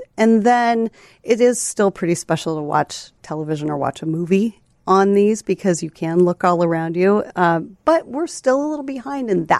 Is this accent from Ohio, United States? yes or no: no; Alaska, United States; I'm from Alaska and a big fishing family.